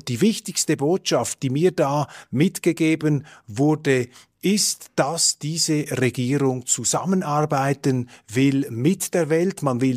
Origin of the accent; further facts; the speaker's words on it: Switzerland; Und als Schweizer streue ich hier gleich mal noch eine ziemlich steile These an den Anfang.